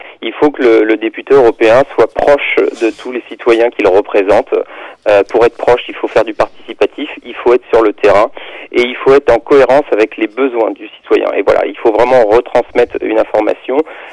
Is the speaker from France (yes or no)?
yes; France; C'est vrai qu'on dit qu'on est français, mais on est surtout aussi européen.